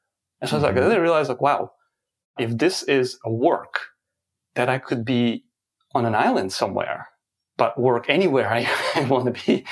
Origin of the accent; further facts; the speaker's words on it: Ukraine; English is a second language; I'm originally from Ukraine, and I started my education in Telecommunication Institute in my hometown.